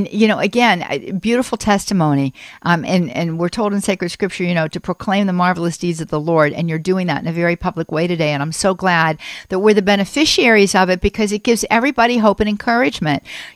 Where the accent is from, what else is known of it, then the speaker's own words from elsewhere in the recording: Florida, United States; us, folks, we're from Florida, so we talk Florida